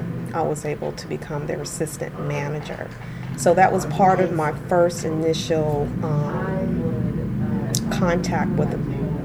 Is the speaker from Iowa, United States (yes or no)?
no; Oakland, California, United States; Someone that takes a lot of pride in myself is what Oakland is all about, to growing up in Oakland.